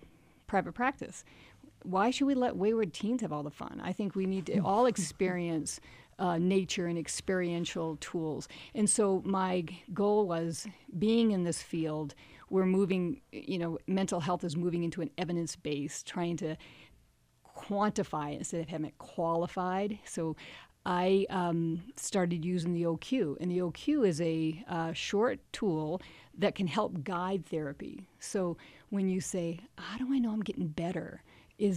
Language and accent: English; East Coast, United States; now in Park City, United States; I've been in Park City for about 30 years. I came from the East Coast, and I wasn't a child athlete.